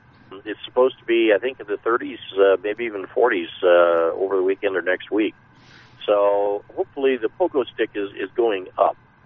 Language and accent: English; Ankeny, Iowa, United States; Nick is the son of a man I grew up with and in Ankeny, Iowa, and his dad, Rick, and I have been friends for 30 or 40 years.